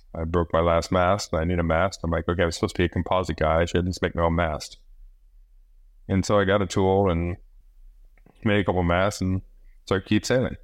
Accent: Midwest, United States; I was born and raised in the Midwest, was living back in Indiana, been a windsurfer

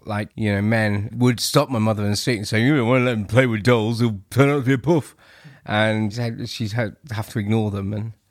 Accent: Manchester, North West England, United Kingdom; I was brought up in St Agnes's Longsight and I sang for the cathedral choir. Manchester Cathedral.

